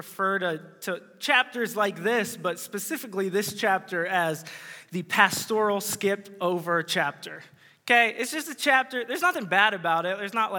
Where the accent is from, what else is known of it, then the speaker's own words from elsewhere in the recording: Nebraska, United States; I think it's because I'm from Nebraska. I love Nebraska. I have a heart for Nebraska.